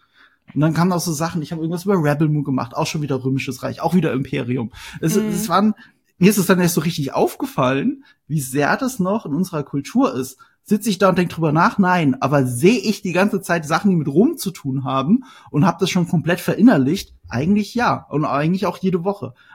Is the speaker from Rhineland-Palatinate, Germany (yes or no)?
yes; Rhineland-Palatinate, Germany; Also ich bin halt aus Rheinland-Pfalz.